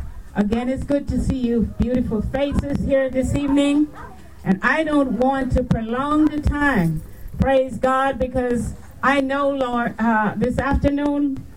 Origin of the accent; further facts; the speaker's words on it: Alberta, Canada; I came all the way from Alberta in Canada.